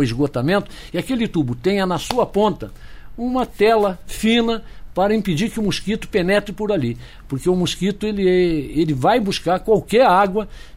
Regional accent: Rio Grande do Sul, Brazil; um bom dia aos gaúchos, né? Minha terra, e essa bela região aí do sul

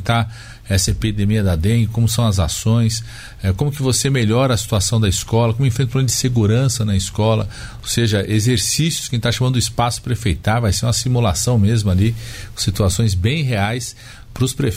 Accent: São Paulo, Brazil; Eu sou da cidade de São Paulo

